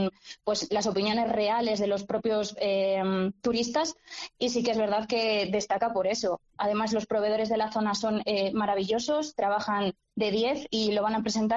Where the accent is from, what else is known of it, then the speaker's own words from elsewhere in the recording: Asturias, Spain; yo soy una enamorada del norte, soy de por allí, bueno, soy más de Asturias, pero cerquita.